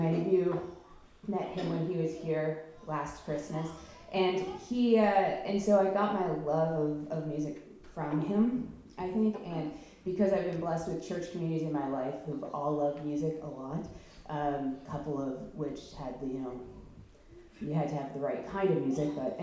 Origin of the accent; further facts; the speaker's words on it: Yellowknife, Northwest Territories, Canada; I am from Yellowknife, Northwest Territories.